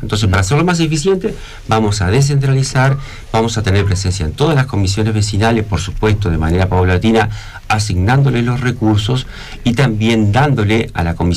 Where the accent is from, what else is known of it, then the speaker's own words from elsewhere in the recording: Paraná, Entre Ríos, Argentina; born there; Nosotros somos un grupo de personas que queremos Paraná, nacimos en Paraná